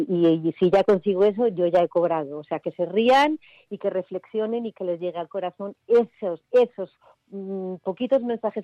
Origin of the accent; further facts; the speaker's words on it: Asturias, Spain; Yo soy una asturiana de buen comer y de siestas y de tal.